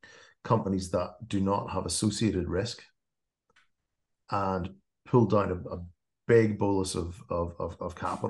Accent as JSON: {"language": "English", "town": "Belfast", "region": "Northern Ireland", "country": "United Kingdom", "tie": "born or raised there", "moved": "yes", "said": "I was desperate to get out of Northern Ireland at the time. I was growing up around Belfast in the middle of the bad old days."}